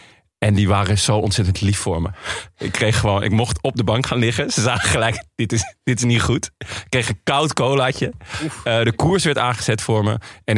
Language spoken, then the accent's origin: Dutch; Netherlands; wij wilden gewoon even een broodje eten als echte Hollanders.